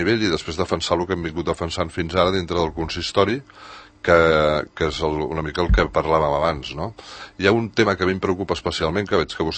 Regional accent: Catalonia, Spain; Jo sóc català i defenso el català i estimo la meva llengua

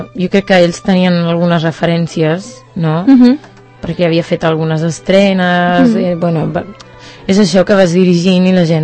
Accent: Algeciras, Andalusia, Spain; Soc de Cádiz, sí, soc d'Algeciras.

